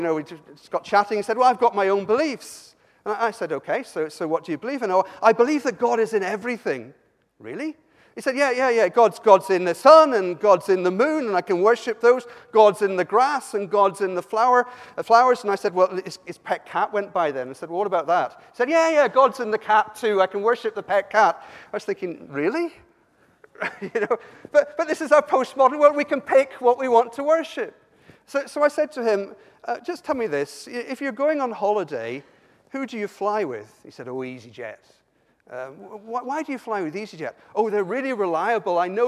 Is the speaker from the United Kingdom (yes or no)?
yes; South West England, United Kingdom; accent: Somerset; Now, I come from Somerset. I enjoy listening to the Somerset accent. It's very broad.